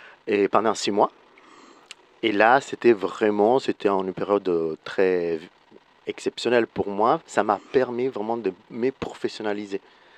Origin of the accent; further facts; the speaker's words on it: Italy; French is a second language; moved away as an adult; now in France; Alors, comme vous disiez, je suis italien et je suis arrivé en France environ il y a 25 ans, un peu par hasard.